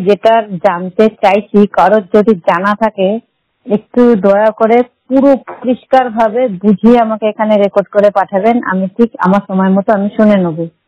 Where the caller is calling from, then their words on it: Murshidabad, West Bengal, India; আমি পশ্চিমবঙ্গের মুর্শিদাবাদ জেলা থেকে বলছি … 100% দৃষ্টিহীন।